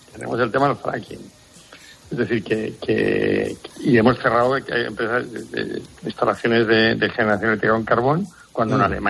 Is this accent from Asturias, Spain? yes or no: yes; Luarca, Asturias, Spain; Que estoy hablando contigo cuando en Luarca, en mi pueblo, están en fiestas.